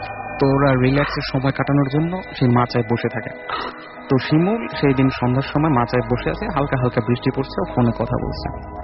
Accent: Pabna, Rajshahi Division, Bangladesh; আমি এসেছি মধ্যপাড্ডা থেকে, আমার হোম টাউন পাবনার অষ্টমনির সাথে।

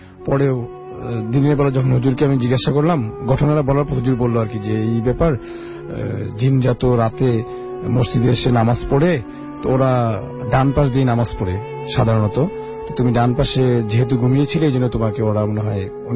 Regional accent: Comilla, Chittagong Division, Bangladesh; now in Dhaka, Bangladesh; আমার দেশের বাড়ি হলো কুমিল্লাতে, ঢাকাতেই থাকি, যাত্রাবাড়িতে থাকি আর কি।

